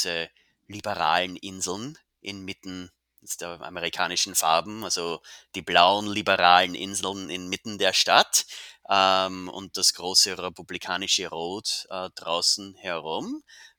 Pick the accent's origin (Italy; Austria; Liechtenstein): Austria; Amstetten, Lower Austria; ich komme tatsächlich aus Amstetten, Niederösterreich ursprünglich.